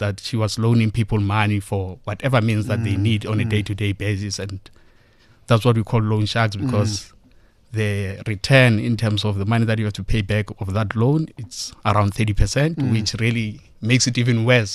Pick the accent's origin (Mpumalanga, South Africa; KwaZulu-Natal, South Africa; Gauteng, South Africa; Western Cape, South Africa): Mpumalanga, South Africa; Bushbuckridge; So, Gareth, I grew up in Bushbuck Ridge. I come from a family of seven children, raised by a single mom who used to teach at primary school.